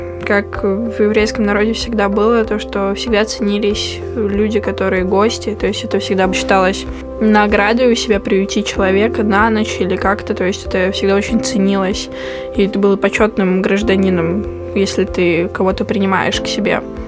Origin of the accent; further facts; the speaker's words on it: Saint Petersburg, Russia; Коренная петербурженка.